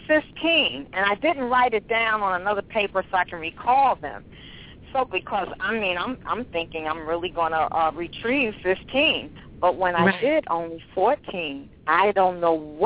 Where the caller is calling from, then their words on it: Albany, New York, United States; I'm calling from New York.